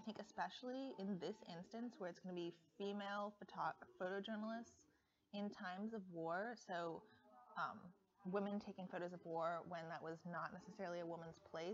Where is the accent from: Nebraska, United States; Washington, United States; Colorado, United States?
Colorado, United States; Boulder; now in Berlin, Germany; I come from Boulder, Colorado, and I've been living in Germany for the past few months up north in Lüneburg, and I'm really excited now to be here in Berlin